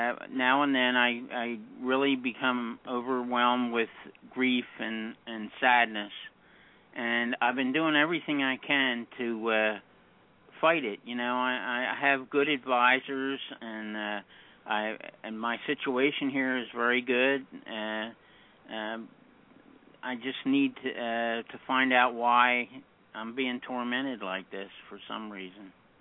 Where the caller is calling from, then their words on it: Pennsylvania, United States; I'm calling from Pennsylvania.